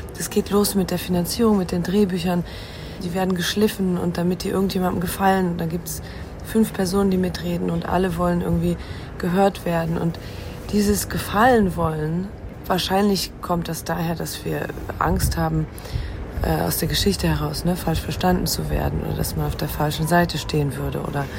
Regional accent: Luxembourg; German is a second language; Oder sogar, als ich aus Luxemburg kam, war mein Akzent im Deutschen auch nicht gut genug.

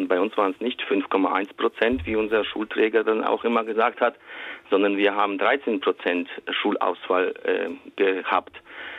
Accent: Poland; moved away as an adult; now in Germany; Ich komme aus Polen ursprünglich, habe ja auch dort Abi gemacht

